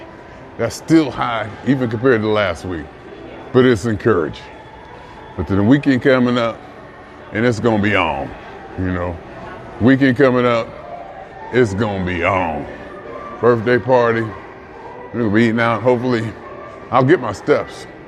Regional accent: Youngstown, Ohio, United States; now in Boardman, United States; You see, I grew up in Youngstown, and it's... But come out here, I love it out here.

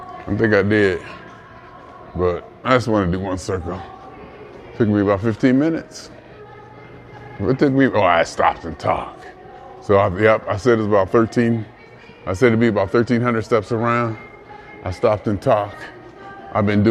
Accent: Youngstown, Ohio, United States; now in Boardman, United States; You see, I grew up in Youngstown, and it's... But come out here, I love it out here.

